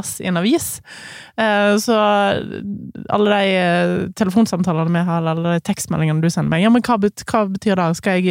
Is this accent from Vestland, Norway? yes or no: yes; Voss, Vestland, Norway; Jeg kommer fra bygda. Jeg kommer ikke fra Oslo, sånn som du gjør.